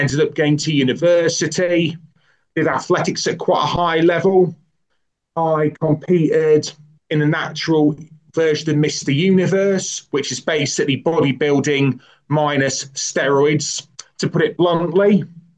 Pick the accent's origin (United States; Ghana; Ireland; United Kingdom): United Kingdom; I'm 42 years of age, 43 in August. I'm from the United Kingdom.